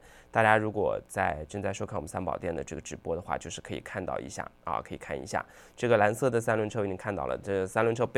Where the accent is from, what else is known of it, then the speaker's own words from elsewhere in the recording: Zhejiang, China; 我也是浙江人啊。